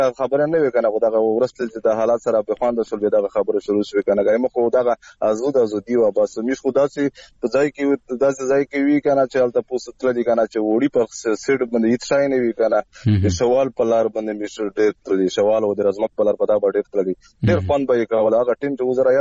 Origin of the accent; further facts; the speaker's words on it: Khyber Pakhtunkhwa, Pakistan; now in Bannu, Pakistan; زه خو خپل د شمالي وزیرستان شو تحصیل سره تعلق لرم بالحال بنو کې اوسېږم